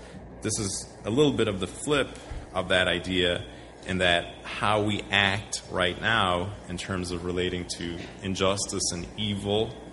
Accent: Ireland; Growing up in Ireland, during from the 1970s through the 1990s

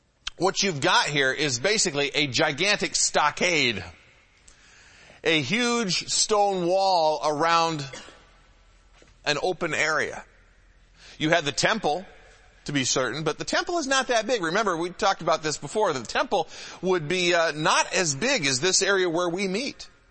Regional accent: Detroit, Michigan, United States; I grew up in the Metro Detroit area, and I'm old enough to remember when Detroit was actually in good condition.

